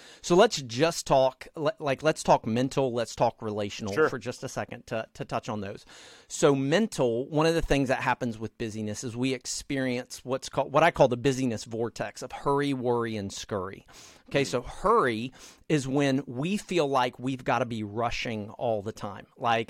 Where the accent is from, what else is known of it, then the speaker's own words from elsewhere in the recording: the South, United States; at least when I was in middle school, I grew up in the South